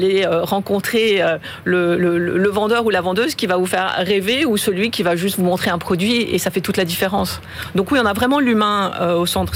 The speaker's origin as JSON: {"language": "French", "country": "France", "also_born_or_lived": "China", "said": "Je suis française, mais je suis récente en France."}